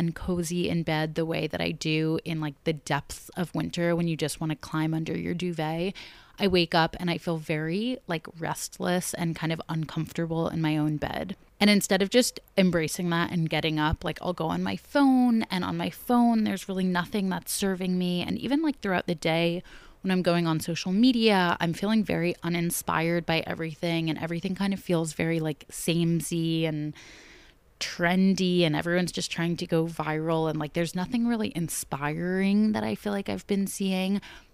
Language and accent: English; Connecticut, United States; now in New York, United States; I grew up in Connecticut and now live in New York and went to school in upstate New York.